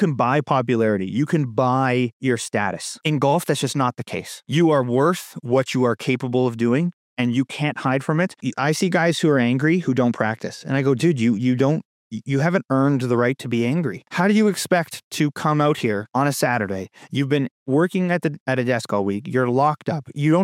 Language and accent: English; Toronto, Ontario, Canada; Out in Canada, British Columbia is where I am right now, born and raised in Toronto.